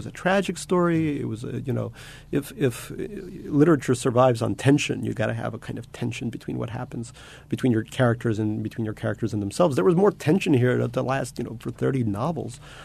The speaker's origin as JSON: {"language": "English", "country": "Russia", "tie": "born or raised there", "lives_now": "United States", "said": "I started to write very much about growing up in Russia"}